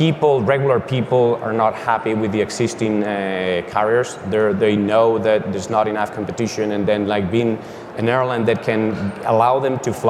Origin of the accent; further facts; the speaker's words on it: Spain; English is a second language; as you said, I'm from Spain